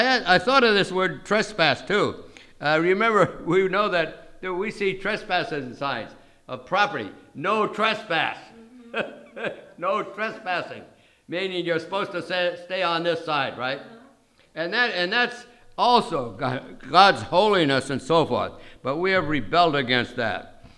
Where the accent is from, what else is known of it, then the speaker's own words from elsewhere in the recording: New York City, New York, United States; born there; as you know, I told you I was born in New York City of people in the theater.